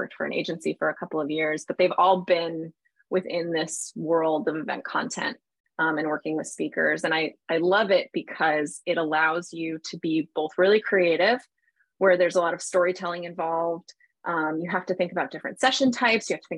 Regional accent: Queens, New York, United States; now in Boston, United States; Mets. Oh, exactly. I grew up in Queens. Come on.

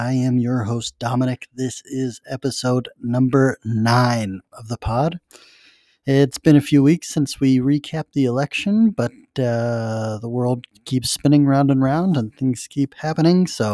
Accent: Missouri, United States; That's right, I am from Missouri, so Missouri will be the first state I will look

